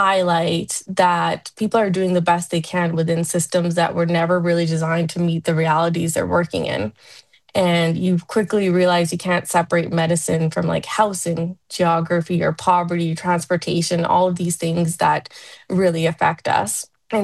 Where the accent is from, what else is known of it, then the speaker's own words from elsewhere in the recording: Prince George, British Columbia, Canada; I'm a rural emergency medicine working currently in Northern BC. And I grew up in Prince George in a hardworking Sikh immigrant family. My parents are originally from Punjab.